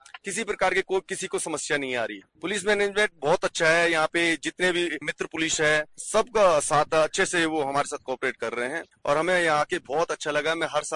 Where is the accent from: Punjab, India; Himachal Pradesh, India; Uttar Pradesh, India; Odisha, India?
Punjab, India; पंजाब से आया हूं और मेरे साथ मेरा ग्रुप आया है